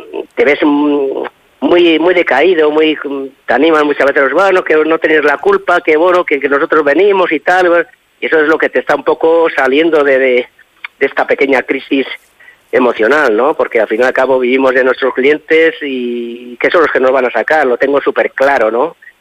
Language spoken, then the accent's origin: Spanish; Castile, Spain; somos castellanos y sabemos que Castilla es fría, dura